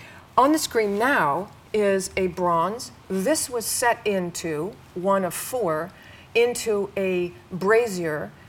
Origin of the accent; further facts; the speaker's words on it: California, United States; And I have to say, I grew up in California. Until I was 16, there was one sarcophagus in Southern California, and this is it.